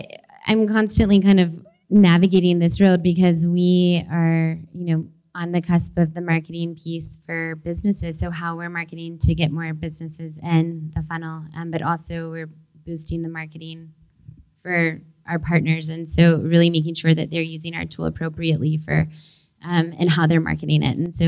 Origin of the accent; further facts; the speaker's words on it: Louisiana, United States; born there; I was born in Louisiana, and it sounds like for anyone that's from Louisiana